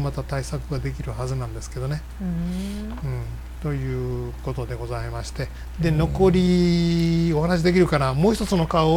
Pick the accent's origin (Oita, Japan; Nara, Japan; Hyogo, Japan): Oita, Japan; born there; moved away as an adult; 大分生まれですね。で、学生の時に関西にやってきまして、うん、そのまま関西に居ついておりますが、仕事柄全国をうろうろ、することが多いです。